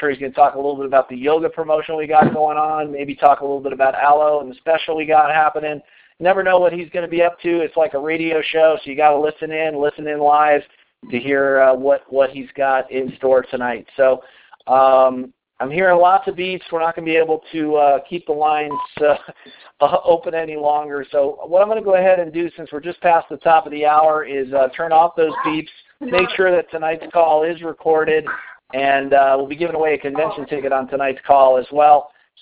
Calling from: Colorado, United States; I'm calling in from Colorado tonight.

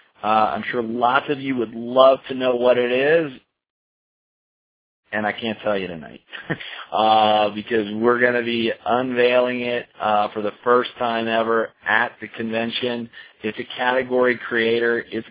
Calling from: Colorado, United States; I'm calling in from Colorado this evening.

